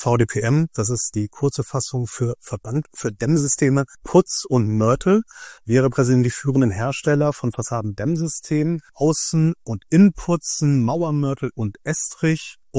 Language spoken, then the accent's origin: German; North Germany, Germany; born there; now in Berlin, Germany; Ich bin Hauptgeschäftsführer hier, wie man es vielleicht in der Sprache hört. Und nicht kein gebürtiger Berliner, sondern gebürtiger Norddeutscher, der aber schon viele Jahre in Berlin lebt